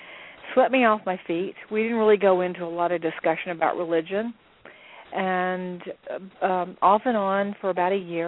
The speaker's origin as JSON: {"language": "English", "town": "Birmingham", "region": "Alabama", "country": "United States", "tie": "born or raised there", "moved": "as an adult", "lives_now": "Atlanta, United States", "said": "And I had moved from my hometown in Birmingham, Alabama. I was the reigning Mrs. Alabama, 1984."}